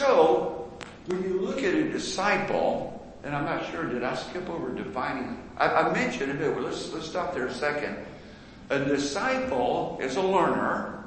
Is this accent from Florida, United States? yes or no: no; Indiana, United States; See, when I was growing up in Indiana, no one cared about football much, really, back in the 60s. In fact, my little high school, Cascade, didn't even have a football team back in the States.